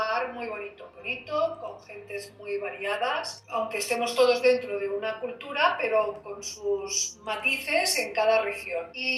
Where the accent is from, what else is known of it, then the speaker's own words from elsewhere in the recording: Barcelona, Catalonia, Spain; Yo soy catalana.